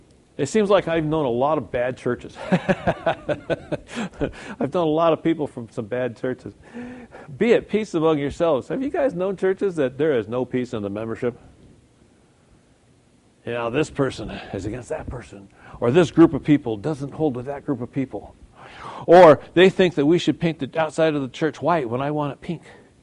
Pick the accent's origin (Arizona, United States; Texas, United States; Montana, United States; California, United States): California, United States; I grew up in Southern California. A lot of earthquakes.